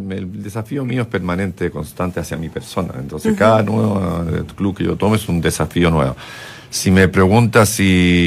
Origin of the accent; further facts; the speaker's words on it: Chile; moved away; Yo estoy afuera ya hace 17 años que me fui de Chile, 18 años, y cada vez que volvía sentía que el país tenía un crecimiento constante y permanente